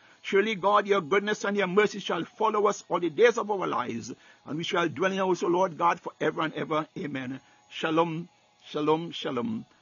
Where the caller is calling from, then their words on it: Baltimore, Maryland, United States; Until we meet again … I am speaking from Baltimore, Maryland.